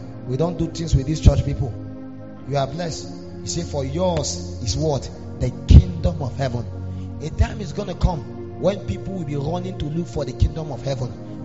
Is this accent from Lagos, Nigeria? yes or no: no; Zaria, Kaduna State, Nigeria; I came from Zaria.